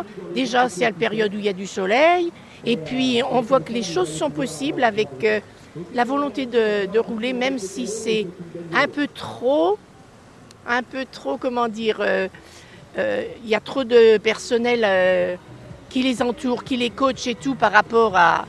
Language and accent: French; Pays de la Loire, France; De Vendée.